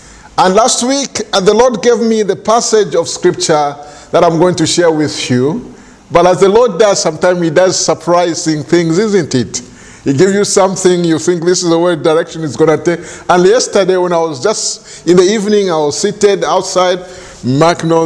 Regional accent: Zambia; I've been in this country nearly coming to 18 years. I grew up in Zambia. My parents were, evangelical, I would say, more or less.

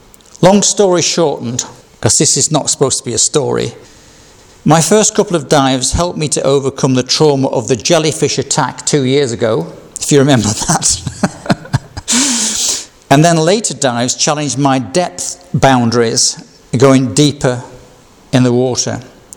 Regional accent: Yorkshire and the Humber, United Kingdom; Another, being a Yorkshireman, was the cost.

